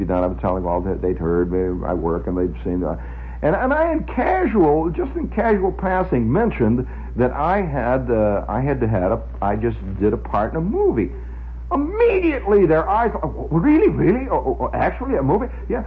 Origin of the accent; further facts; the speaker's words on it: Stratford-upon-Avon, West Midlands, United Kingdom; moved away; also born or lived in Cleveland, United States; I was born in Cleveland, although we shortly thereafter moved to Stratford on Avon.